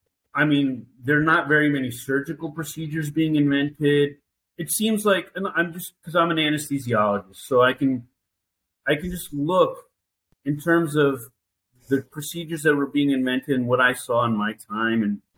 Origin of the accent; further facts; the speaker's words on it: Albany, New York, United States; so for example, I grew up in Albany, New York